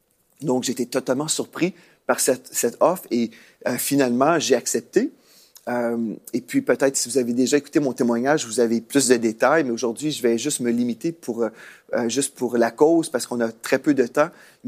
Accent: Quebec, Canada; on parle le français, on vient du Québec.

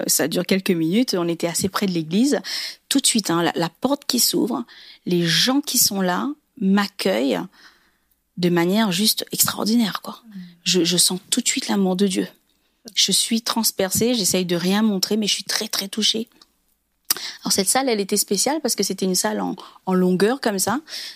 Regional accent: Réunion, France; un jour j'irai en métropole. C'était un peu mon rêve. Je suis réunionnaise

